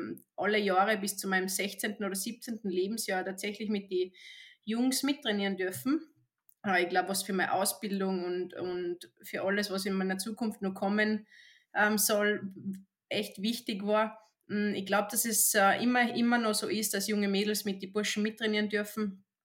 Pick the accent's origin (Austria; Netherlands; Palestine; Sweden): Sweden; ich sehe es nur so, wie es jetzt bei uns in Schweden ist.